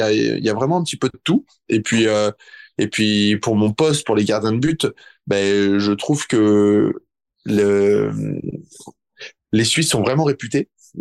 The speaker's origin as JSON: {"language": "French", "country": "France", "said": "moi je l'ai vu en tant que bon français"}